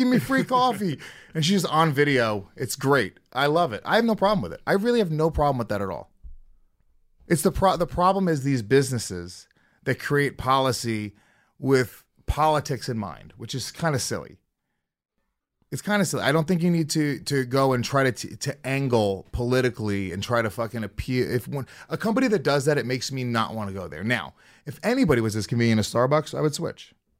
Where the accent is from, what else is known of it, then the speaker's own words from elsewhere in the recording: United States; It was like, I'm American, so I'm such a fucking, you know.